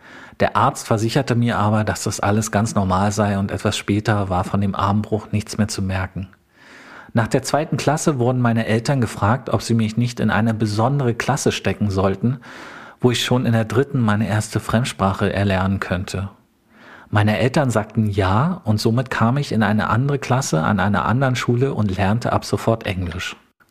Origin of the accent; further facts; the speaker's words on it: Berlin, Germany; born there; Ich bin 1982 in Berlin geboren.